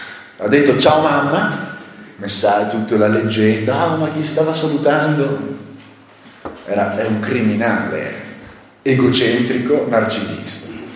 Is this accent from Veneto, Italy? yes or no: yes; Veneto, Italy; perché siamo veneti, un po' ci piace